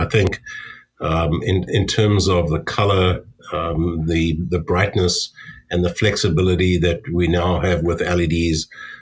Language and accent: English; South Africa; being originally a South African